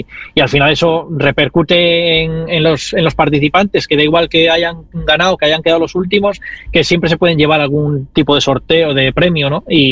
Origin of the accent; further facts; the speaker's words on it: Torrelavega, Cantabria, Spain; Sí, yo soy de Torrelavega